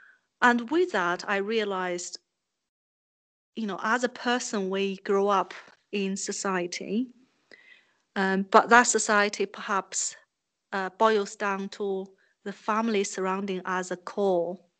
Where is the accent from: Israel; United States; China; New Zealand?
China; moved away as an adult; now in United Kingdom; I was born and raised in China. I came to Britain when I was 29 years old, so fully grown as a Chinese person, and now I have a British passport.